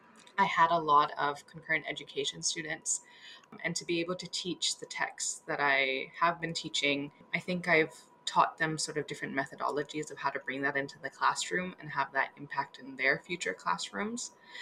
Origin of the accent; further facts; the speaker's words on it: Kingston, Ontario, Canada; And I am a Kingston native. I was born in Cataraqui.